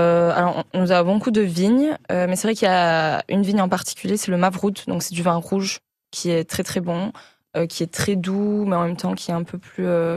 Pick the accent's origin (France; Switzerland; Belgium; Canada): France; born there; Et moi, vu que je suis née en France